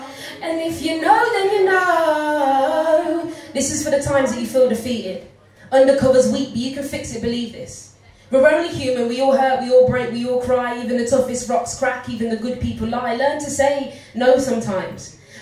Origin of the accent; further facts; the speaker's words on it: Birmingham, West Midlands, United Kingdom; So we don't bite, we're from Birmingham, but we're not that bad.